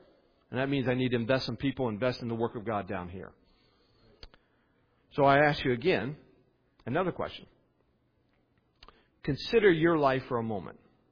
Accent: West Virginia, United States; I'm from West Virginia. This is a true story.

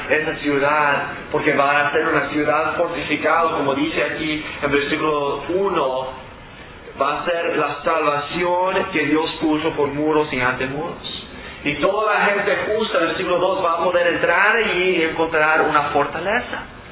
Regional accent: Andalusia, Spain; born there; Donde yo nací en España, estuvimos cerca de una roca bien famosa.

